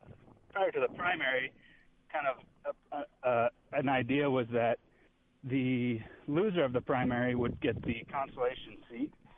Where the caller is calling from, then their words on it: Minnesota, United States; Hey, Sam. This is … from Minnesota.